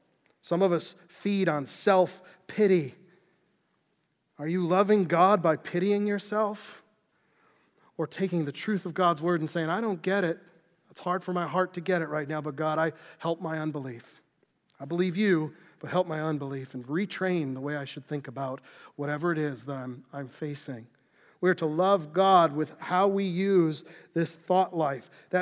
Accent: Scotland, United Kingdom; I'm Scottish. I brood.

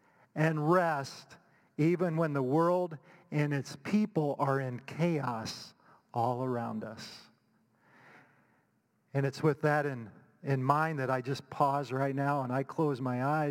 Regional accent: Indiana, United States; I came from the Hoosier State.

